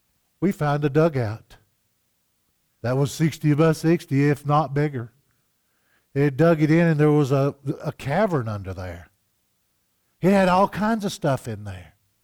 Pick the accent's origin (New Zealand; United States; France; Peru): United States; Southeast; I grew up in the Southeast, poor as dirt.